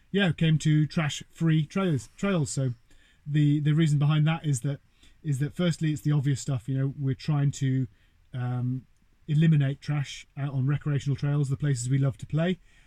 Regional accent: Wales, United Kingdom; also born or lived in Birmingham; like we moved from Birmingham, so I wasn't actually born in Wales. We moved from Birmingham when I was three, to a small holding, because my mum especially was really into the good life.

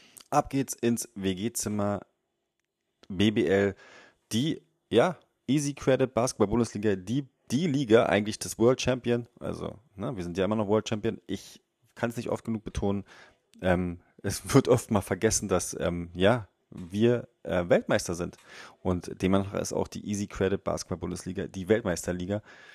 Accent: Berlin, Germany; als Berliner natürlich ganz unvoreingenommen

